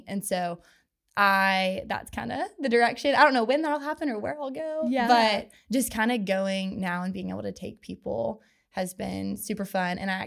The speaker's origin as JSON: {"language": "English", "town": "Knoxville", "region": "Tennessee", "country": "United States", "tie": "born or raised there", "said": "but I'm originally from Knoxville, so born and raised here."}